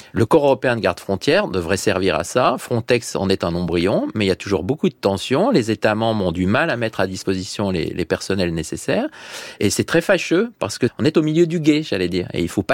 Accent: Chambéry, Auvergne-Rhône-Alpes, France; moi, je viens d'un territoire frontalier, la Savoie, je suis né à Chambéry, j'ai toujours vu ce qu'on appelle les douanes volantes

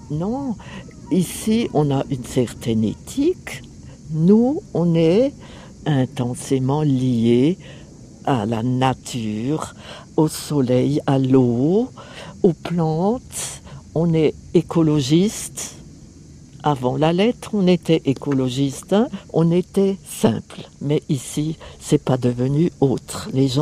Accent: Grand Est, France; un voyage en voiture, depuis chez nous, en Alsace, jusqu'au Cap Nord.

